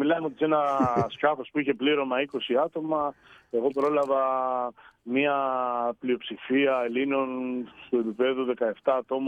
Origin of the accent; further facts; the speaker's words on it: Athens, Attica, Greece; also born or lived in Crete; Μεγάλωσα στην Αθήνα βασικά όμως.